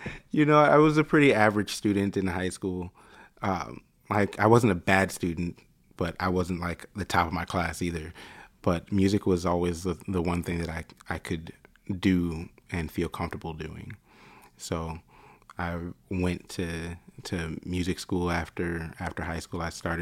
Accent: Oak Park, Illinois, United States; I grew up in Oak Park, Illinois, just outside of Chicago, pretty much on the edge there.

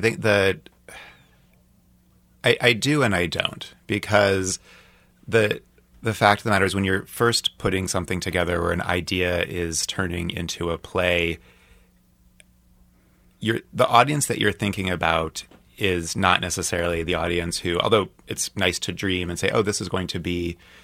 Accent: Kansas City, Missouri, United States; also born or lived in New York; and I grew up in Kansas City, but I was in New York for about 12 years.

